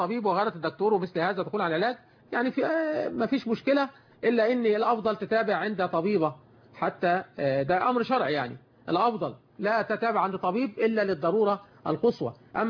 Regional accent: Egypt

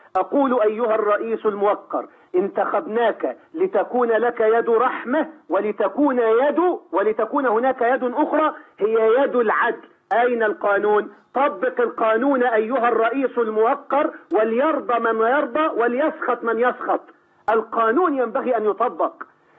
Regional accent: Egypt; بلدنا مصر

